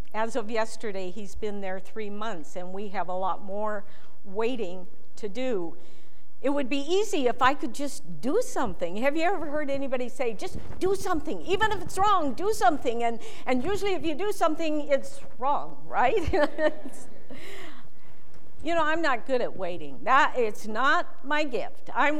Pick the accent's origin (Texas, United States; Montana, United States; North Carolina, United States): Montana, United States; Billings; I grew up in Billings.